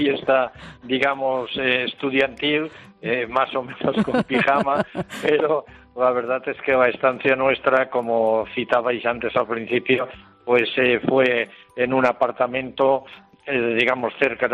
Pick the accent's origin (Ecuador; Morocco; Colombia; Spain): Spain; Llíria, Valencian Community; yo soy natural de Liria, la ciudad de la música